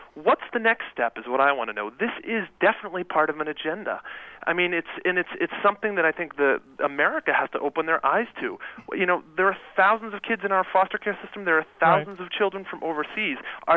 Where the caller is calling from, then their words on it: Massachusetts, United States; Hi there. I'm calling from Massachusetts